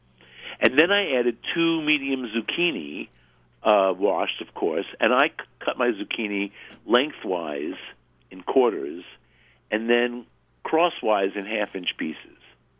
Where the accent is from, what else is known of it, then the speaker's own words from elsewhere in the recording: Brooklyn, New York, United States; Anyway, I'm from Brooklyn. We're used to variety here.